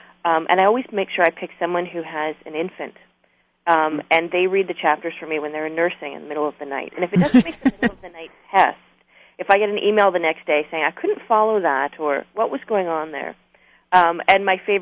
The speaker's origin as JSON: {"language": "English", "country": "Canada", "lives_now": "United States", "said": "I'm new to America. I've lived here for many years. I'm only a new American. So, you know, I come originally from Canada"}